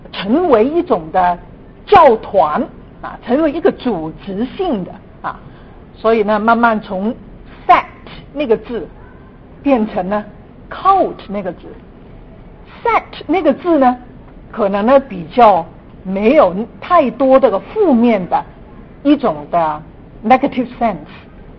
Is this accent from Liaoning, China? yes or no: no; Guangdong, China; Chinese is a second language; 是我本身是广东人啊哈，所以呢普通话讲得很普通